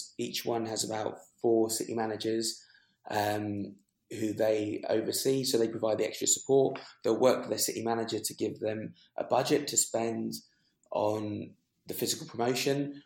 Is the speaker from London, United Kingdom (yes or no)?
yes; London, United Kingdom; growing up in London